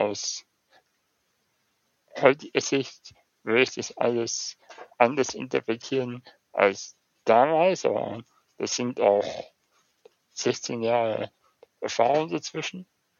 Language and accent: German; Munich, Bavaria, Germany; ich bin in München geboren und lebe auch seitdem hier in der Weltstadt mit Herz, heißt es immer.